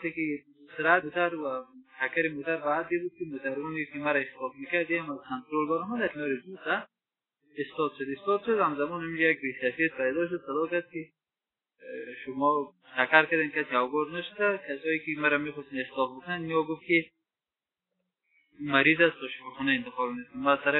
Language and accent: Persian; Baghlan, Afghanistan; ما از بغلان هستم از عراق